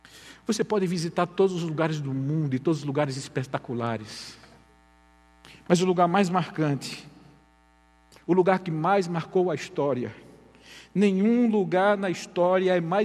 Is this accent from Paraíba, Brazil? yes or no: yes; Campina Grande, Paraíba, Brazil; born there; Existe a minha cidade onde nasci, Campina Grande, na Paraíba